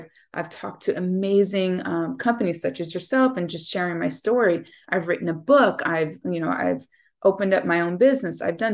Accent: United States; I am from the United States.

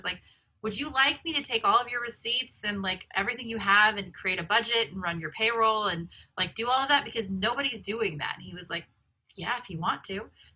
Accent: Midwest, United States; Like, cause I grew up in the Midwest and, working in film was not something that you could do growing up in the Midwest.

